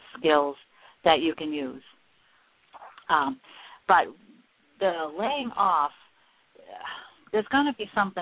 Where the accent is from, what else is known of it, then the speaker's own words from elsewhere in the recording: Maine, United States; and I am from Maine and have been my whole life.